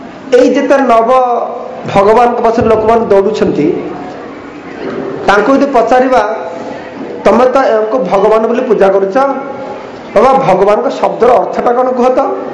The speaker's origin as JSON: {"language": "Odia", "region": "Odisha", "country": "India", "lives_now": "Bengaluru, India", "said": "ମୁଁ ବେଶୀ ସମୟ ବେଙ୍ଗଲରେ ରହେ, ମଝିରେ ମଝିରେ ଓଡ଼ିଶା ଆସେ"}